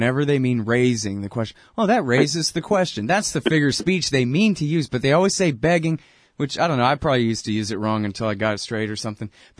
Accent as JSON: {"language": "English", "town": "Austin", "region": "Texas", "country": "United States", "tie": "born or raised there", "said": "Why should I have to trade my hometown of Austin, Texas, for towns in Estonia that honestly I've never even heard of?"}